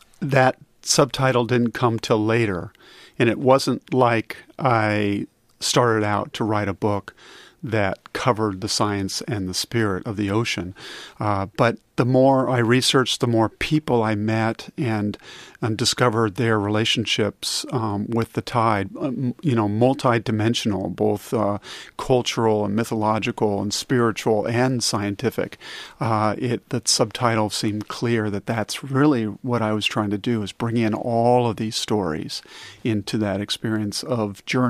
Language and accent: English; California, United States; I grew up on the California coast surfing and diving and sailing and so forth.